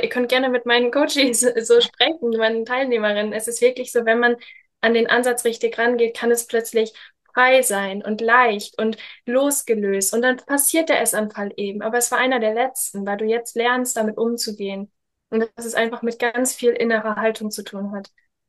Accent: Germany; moved away as an adult; now in Italy; ich lebe ja jetzt in Italien, seit 4 Jahren, vor 4 Jahren bin ich ausgewandert, habe natürlich meine Kindheit, meine Jugend in Deutschland verbracht.

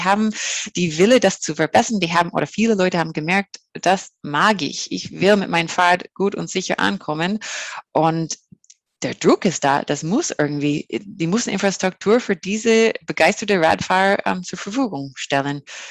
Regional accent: Canada; German is a second language; now in Germany; ich komme aus Kanada und ich habe das Vergleich ist für mich zwischen Kanada und Deutschland

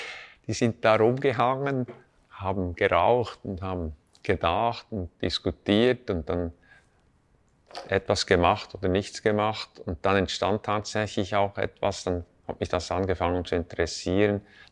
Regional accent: Burgdorf, Bern, Switzerland; ich bin in Burgdorf aufgewachsen

